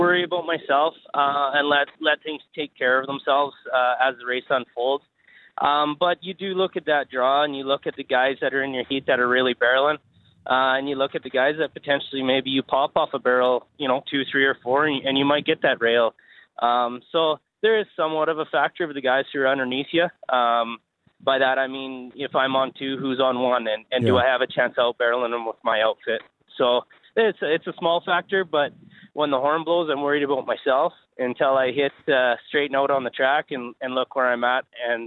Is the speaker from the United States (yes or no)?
no; Cranbrook, British Columbia, Canada; also born or lived in Creston; I'm originally from the Kootenays. I'm originally from Cranbrook and Creston, B.C., and we ran pony wagons out there, and come out to Alberta.